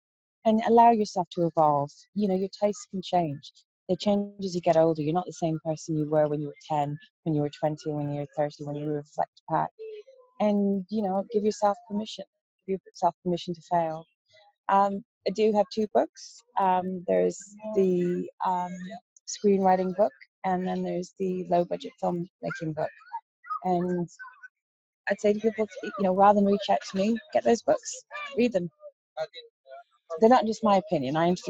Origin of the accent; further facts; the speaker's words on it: Ireland; Well, like, I'm Irish, so I'm the only one who's attached to it.